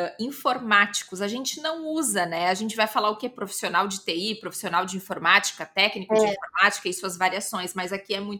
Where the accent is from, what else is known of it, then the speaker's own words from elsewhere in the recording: Canoas, Rio Grande do Sul, Brazil; É que eu sou de Canoas, gente. Lá a gente faz biscate.